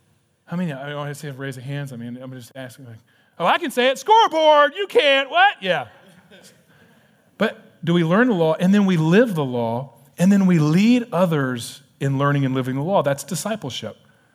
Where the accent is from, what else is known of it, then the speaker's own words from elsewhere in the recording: Tennessee, United States; I loved it. I'm from East Tennessee, so I guess that's why.